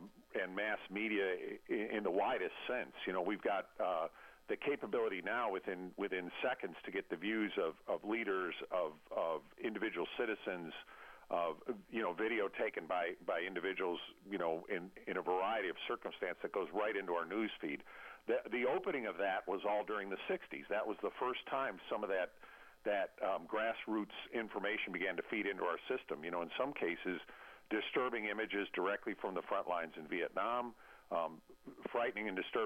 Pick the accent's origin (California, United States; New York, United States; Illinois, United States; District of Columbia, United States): Illinois, United States; I grew up in Illinois, northern Illinois, near Chicago